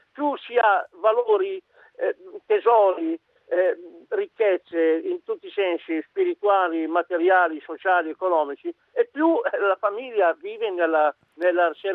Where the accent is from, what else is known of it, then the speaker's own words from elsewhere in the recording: Lurago Marinone, Lombardy, Italy; Sì, l'Urago Marinone Como, un grandissimo paese, il mio paese nativo